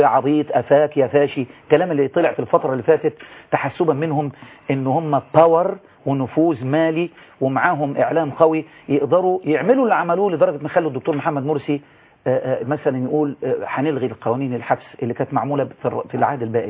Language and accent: Arabic; Egypt; انا كمواطن مصري